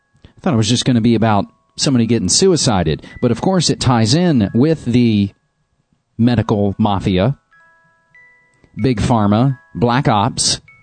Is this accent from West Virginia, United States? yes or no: yes; Point Pleasant, West Virginia, United States; Mothman centers around Point Pleasant in my home state of West Virginia.